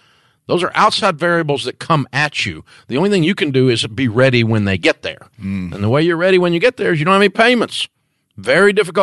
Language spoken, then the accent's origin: English; Antioch, Tennessee, United States; You know, and to me, I'm from Antioch, Tennessee. That's like a lot of money, you know